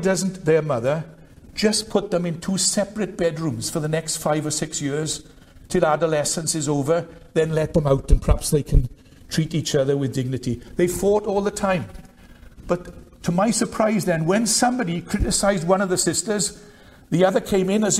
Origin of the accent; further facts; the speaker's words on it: Merthyr Tydfil, Wales, United Kingdom; when I was a teenager growing up in Merthyr